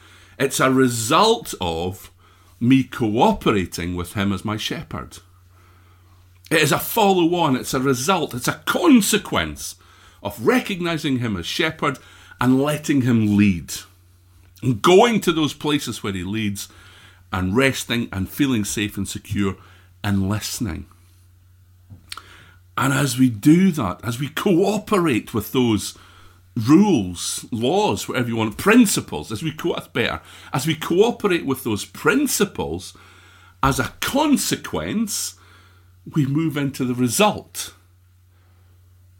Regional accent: Scotland, United Kingdom; I'm Scottish. I was born Scottish. Probably tell that from my accent.

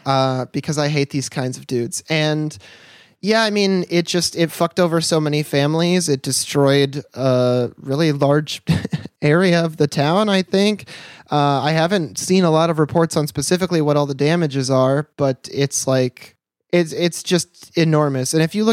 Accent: Michigan, United States; But there was a developer in closer to where I grew up in Michigan

